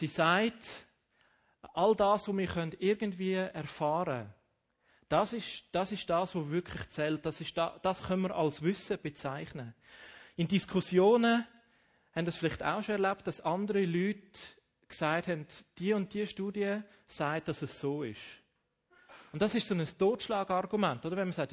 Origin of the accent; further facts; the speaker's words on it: Rheinfelden, Aargau, Switzerland; Aufgewachsen bin ich aber in der Nordwestschweiz, genauer gesagt in Rheinfelden. Das ist ja von daher gesehen, es ist noch Kanton Aargau, aber eigentlich schon Basel.